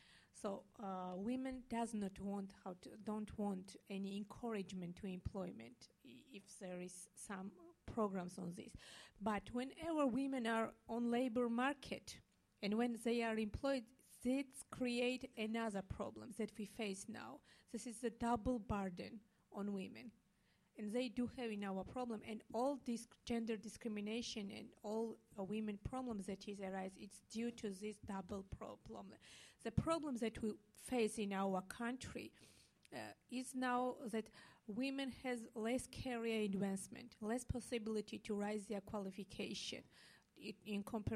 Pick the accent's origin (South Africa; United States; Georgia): Georgia; Because in my country, I'm from Georgia, former Soviet Republic